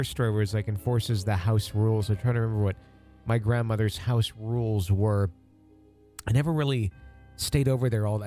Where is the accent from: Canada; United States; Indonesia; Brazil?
United States; California; a house that I grew up in here in San Laredo, California.